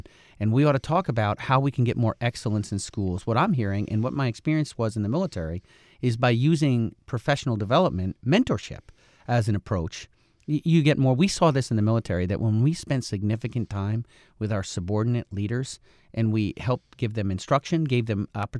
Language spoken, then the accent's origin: English; New York, United States; I'm from Columbia County